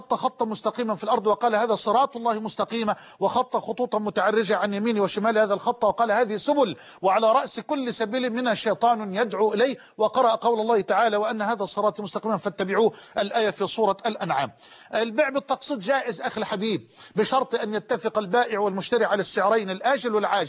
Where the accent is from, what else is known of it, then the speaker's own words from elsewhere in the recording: Egypt; أن يذهبوا بأنفسهم إلى إخواننا الجرحى في المستشفيات الموجودة عندنا في مصر